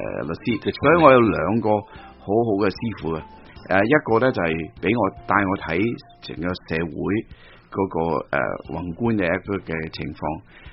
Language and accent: Cantonese; China; 要我哋中国人讲话要以德服人啦